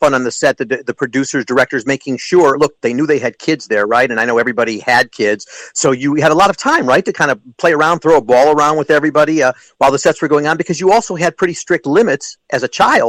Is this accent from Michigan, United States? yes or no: no; Skokie, Illinois, United States; This is a question that came in from somebody who grew up in my hometown